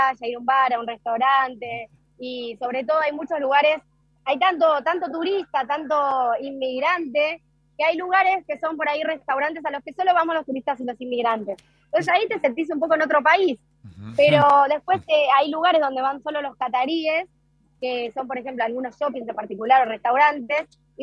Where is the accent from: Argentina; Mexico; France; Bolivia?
Argentina; como en Argentina estamos tan acostumbrados. Acá me sorprendió.